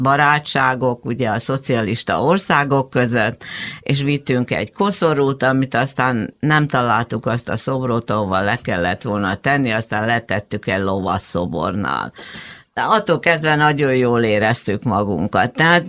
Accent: Szombathely, Vas, Hungary; mentem felfedezni Szombathely. Az volt a világ, a szülővárosom.

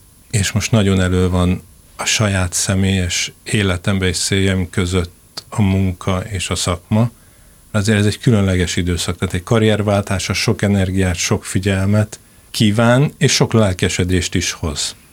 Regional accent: Budapest, Hungary; Hát én otthon Budapesten vagyok, és ez az érzés az erősen megérkezett hozzám az elmúlt években, hogy micsoda ajándék az, hogyha ott élhetek felnőttként, ahol születtem, és ahol a gyökereim vannak

